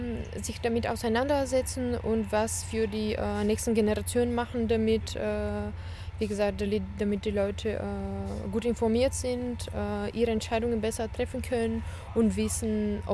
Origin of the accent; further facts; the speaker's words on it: Bulgaria; weil ich selber in einer solchen deutschen Schule im Ausland war, in Bulgarien, meiner Heimatland.